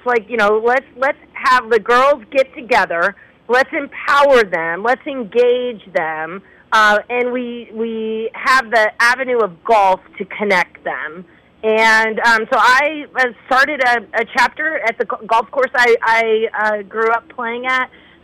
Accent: Long Beach, California, United States; I grew up in Long Beach, California, and I grew up playing in public golf.

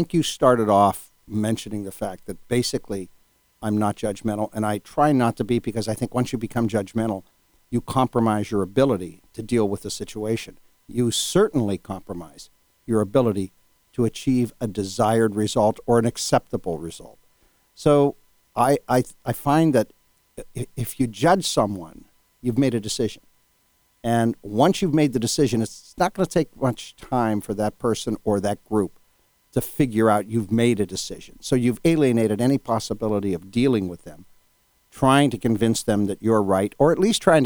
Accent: Youngstown, Ohio, United States; Growing up in Youngstown, where I grew up, with the family background, education, church

